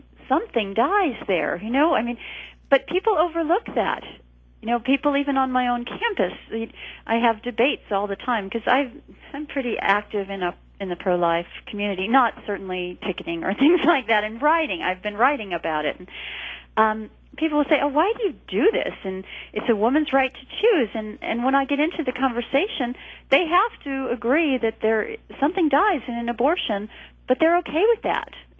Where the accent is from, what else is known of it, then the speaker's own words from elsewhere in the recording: Connecticut, United States; I'm from Connecticut, and I didn't even know anyone who wasn't a Democrat growing up.